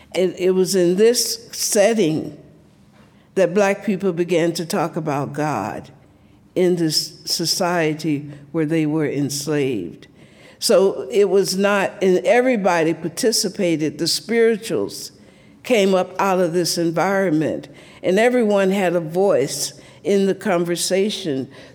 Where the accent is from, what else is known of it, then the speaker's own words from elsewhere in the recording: Columbus, Georgia, United States; So as a little black girl growing up in the South, I was deeply influenced by this black folk religion.